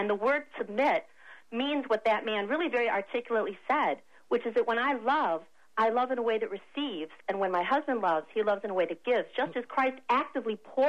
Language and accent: English; United States; I'm an American.